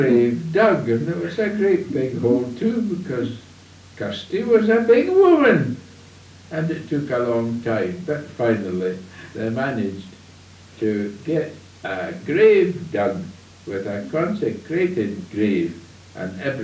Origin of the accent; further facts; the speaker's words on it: Glasgow, Scotland, United Kingdom; born there; I was born in Glasgow. I was the result of a union between a Highlander, my father, and a Lowlander, my mother